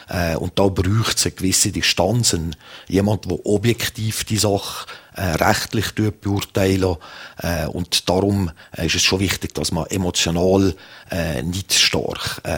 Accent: Zermatt, Valais, Switzerland; einen lieben Grüß in mein Heimatdorf auf Zermatt.

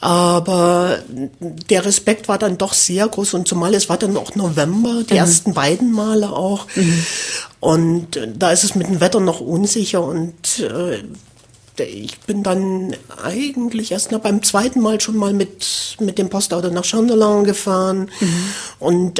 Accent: Burgstädt, Saxony, Germany; born there; Weil ich bin nicht in Penich geboren. Ich bin geboren in Burgstedt, was man auf ziemlich viele Weisen falsch schreiben kann.

